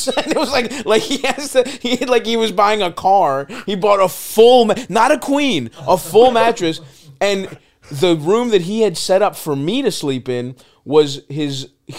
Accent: Greece; I'm from Greece

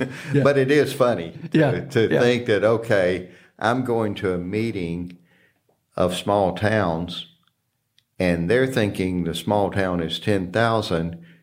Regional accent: Mississippi, United States; Well, I suppose because growing up in Mississippi that … would have to be one or either

